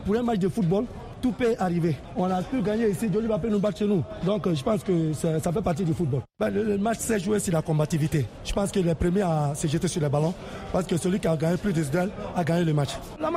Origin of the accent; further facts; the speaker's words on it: Burkina Faso; Parce que moi, je suis burkinabé.